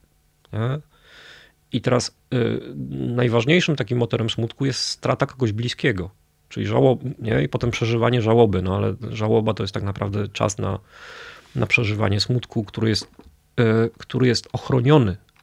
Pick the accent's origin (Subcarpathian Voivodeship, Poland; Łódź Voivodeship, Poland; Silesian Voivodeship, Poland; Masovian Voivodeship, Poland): Silesian Voivodeship, Poland; Ja jeszcze jestem Ślązakiem i jestem w Katowicach